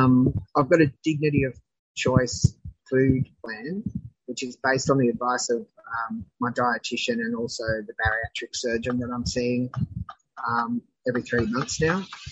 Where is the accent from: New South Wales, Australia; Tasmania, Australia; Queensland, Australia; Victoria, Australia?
Tasmania, Australia; born there; I was born in Tasmania, which is a little island down in south Australia, and I was the first of 4 children.